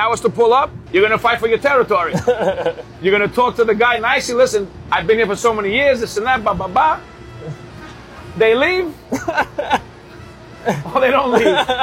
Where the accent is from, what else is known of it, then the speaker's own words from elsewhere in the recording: New York, United States; I'm from New York, so I'm used to it.